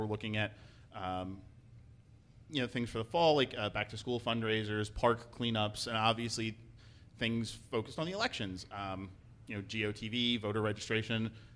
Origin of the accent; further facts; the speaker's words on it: Philadelphia, Pennsylvania, United States; I grew up in Northeast Philly, and my grandfather was a ward leader up there.